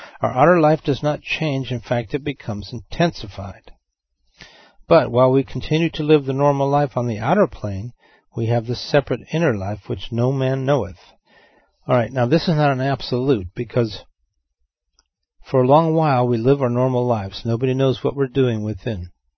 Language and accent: English; California, United States; moved away; When I first moved here, I couldn't understand it. I came from Southern California, where we might say something like, you guys take care now.